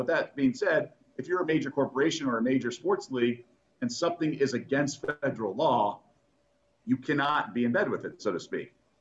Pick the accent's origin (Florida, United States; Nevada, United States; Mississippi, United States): Nevada, United States; Las Vegas; I mean, people knew I came from Vegas, but I was trying to be, the next Steve Levy or whatever